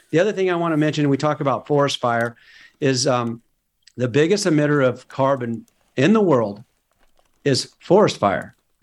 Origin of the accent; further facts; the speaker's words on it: California, United States; I'm from Northern California. Even though I represent 1 million people, this is a tough race.